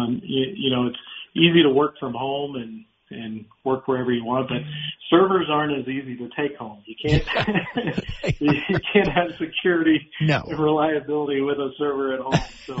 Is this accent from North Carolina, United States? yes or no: no; Florida, United States; I grew up in Florida.